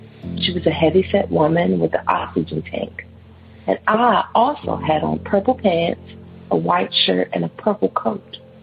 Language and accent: English; Washington, District of Columbia, United States; from Washington, D.C.